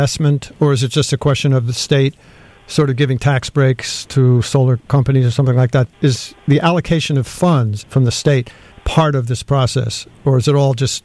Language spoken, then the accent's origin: English; Brantford, Ontario, Canada; including folks from my hometown, Brantford